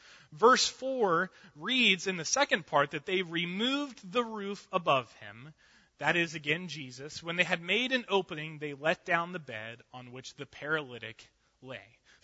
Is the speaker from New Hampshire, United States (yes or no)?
no; Lake Wales, Florida, United States; in my later years of high school at my hometown in Lake Wales